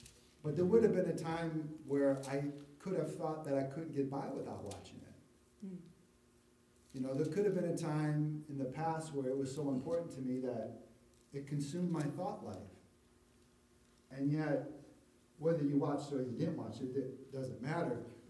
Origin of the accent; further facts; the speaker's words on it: Minnesota, United States; And I was from Minnesota, so we talked some about the Vikings